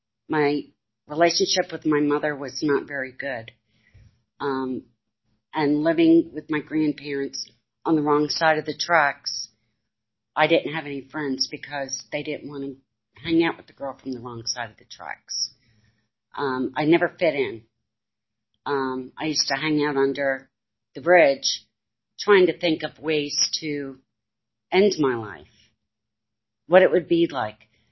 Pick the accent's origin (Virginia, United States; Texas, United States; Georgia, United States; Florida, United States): Virginia, United States; Richmond; born there; I was born in 1959 in Richmond, Virginia, to a Navy family. We traveled a lot.